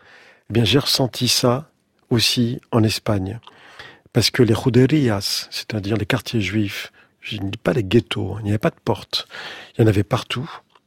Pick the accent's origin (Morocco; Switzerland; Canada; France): Morocco; Casablanca, Casablanca-Settat; je suis né à Casablanca, et donc dans la rue, à la maison, partout, j'ai toujours entendu parler à la fois le français, l'arabe et l'espagnol. Donc ces trois langues me sont familières